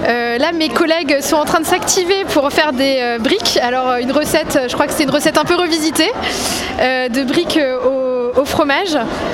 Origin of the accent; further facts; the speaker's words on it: Paris, Île-de-France, France; puisqu'on vient de Paris